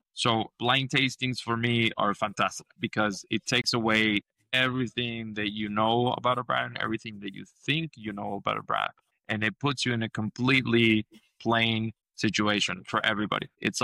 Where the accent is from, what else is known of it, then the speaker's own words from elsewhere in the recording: Mexico; But, you know, but I grew up in Mexico my whole life. So I'm a reverse immigrant, if you will.